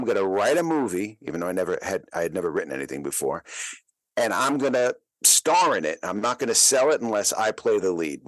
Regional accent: Bronx, New York, United States; I grew up in the Bronx in the 1960s and 70s.

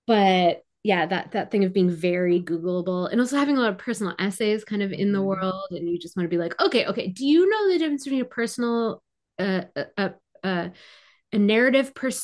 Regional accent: Highland Park, Illinois, United States; also born or lived in Evanston; now in Chicago, United States; Yeah, I grew up, I was born in Evanston. I grew up in Highland Park.

